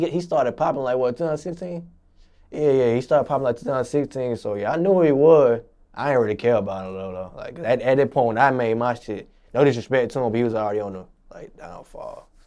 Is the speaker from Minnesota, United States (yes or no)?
no; Augusta, Georgia, United States; I'm from Forest Brook Apartments. You know that's where the apartments at, you know what I'm saying? That will raise me. That's what made me the man I am today. You know, if you know you're from Augusta, you know, got Forest Brook right there